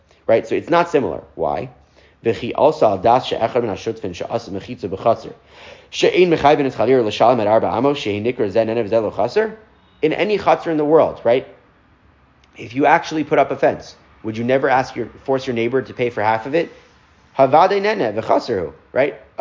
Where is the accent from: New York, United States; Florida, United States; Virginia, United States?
New York, United States; Lawrence; So when I grew up in Lawrence, in the house that my parents raised me in, so a couple years before my parents ultimately moved to a different part of Lawrence, they built a shul across the street.